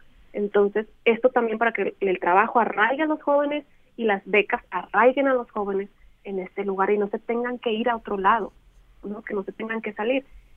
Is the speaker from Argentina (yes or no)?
no; Mexico; es una zona turística que tenemos nosotros como mexicanos